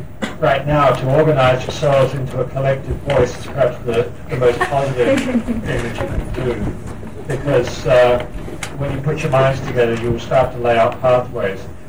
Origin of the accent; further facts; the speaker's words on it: South Australia, Australia; for a young kid growing up in South Australia